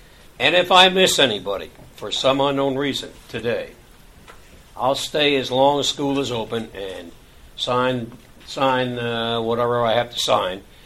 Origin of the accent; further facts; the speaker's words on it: Clarksville, Tennessee, United States; We come from Clarksville, Tennessee, which is about 47 miles northwest of Nashville, Tennessee, home, the capital, and home of the Grand Ole Opry.